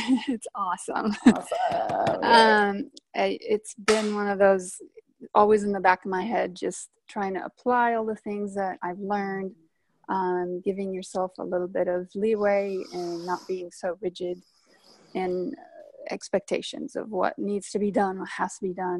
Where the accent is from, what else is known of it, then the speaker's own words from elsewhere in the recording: Rancho Cucamonga, California, United States; I'm from Ranch Cucamonga in Southern California, and it's getting warm again here.